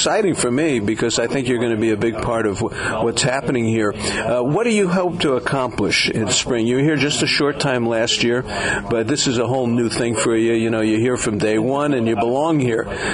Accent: Florida, United States; I grew up in South Florida, so I know a lot about Miami.

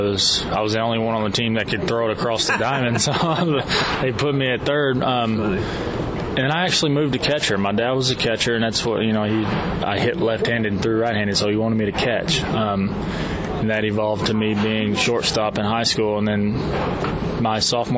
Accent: Tullahoma, Tennessee, United States; also born or lived in McMinnville; I grew up in Tullahoma, Tennessee, where I moved there when I was about 12. I was in McMinnville, Tennessee before that.

